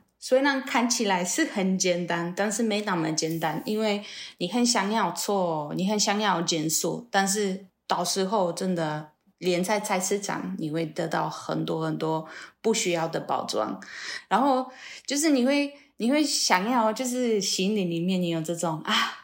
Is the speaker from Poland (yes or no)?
yes; Poland; Chinese is a second language; moved away as an adult; now in Taiwan; 然后我是来自波兰，主要是已经在台湾快8年了，第一次2012年来台湾，然后那时候我是交换生而已，但是因为很喜欢这里，我就先继续在台湾读书，然后找工作，最后因为爱情我留下来。